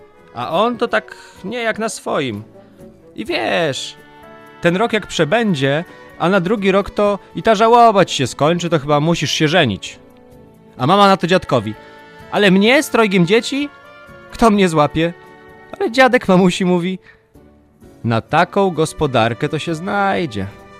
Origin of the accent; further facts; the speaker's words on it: Rozwory, Masovian Voivodeship, Poland; born there; Urodziłem się 28 czerwca 1918 roku w Rozworach, gmina Rzekuń, byłego powiatu Ostrołęka.